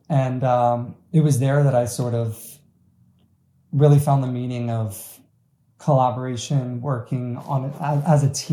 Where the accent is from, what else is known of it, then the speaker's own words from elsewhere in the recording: St. Petersburg, Florida, United States; I'm originally from St. Petersburg, Florida. There's a very big sort of arts presence there